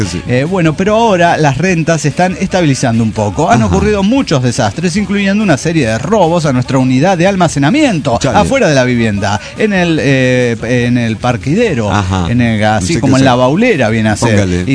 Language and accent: Spanish; Medellín, Antioquia, Colombia; de Medellín, Colombia.